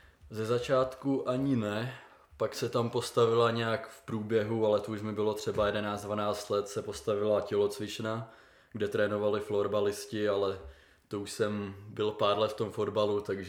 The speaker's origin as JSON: {"language": "Czech", "town": "České Budějovice", "region": "South Bohemian Region", "country": "Czechia", "said": "já pocházím ne z Prahy, ale z Českých Budějovic. Konkrétně bydlím v takový malý vesničce jménem Hrdějovice. Tam má tak okolo 1200 obyvatel"}